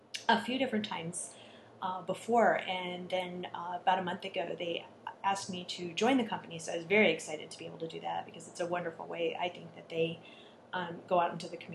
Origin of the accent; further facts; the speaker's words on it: Philadelphia, Pennsylvania, United States; also born or lived in Rockford, Illinois / California; But I actually, before that, I went to high school in Rockford. And before that, I grew up in Philadelphia.